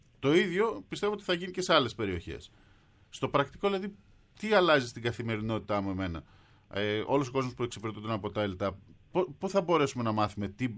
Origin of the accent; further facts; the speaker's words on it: Thasos, East Macedonia and Thrace, Greece; Βλέπω, ας πούμε, στην πατρίδα μου, στη Θάσο, κλείνει τη Νότια Θάσου, το λιμεναρίο.